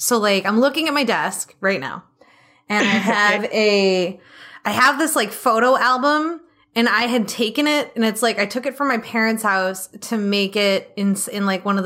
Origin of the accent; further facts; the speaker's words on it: New England, United States; Sorry, I'm from New England.